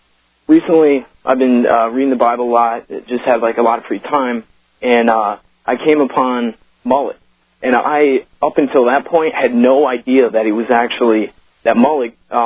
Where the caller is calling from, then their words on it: Michigan, United States; Hey, Alex, I'm calling from Michigan.